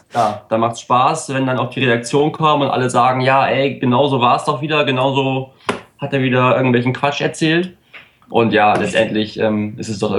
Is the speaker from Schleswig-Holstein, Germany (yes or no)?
no; Bremen, Germany; es ist einfach schön zu sehen als Bremer auch